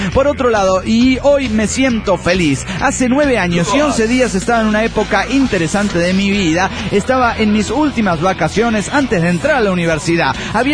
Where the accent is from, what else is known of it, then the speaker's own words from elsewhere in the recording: Bolivia; No lo sé, los desconozco a pesar de que soy boliviano. No soy de Santa Cruz de la Sierra